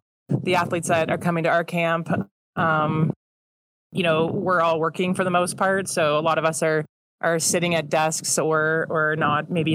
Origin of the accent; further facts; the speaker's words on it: Ontario, Canada; So I'm originally from Ontario in Canada. I grew up in a hockey family.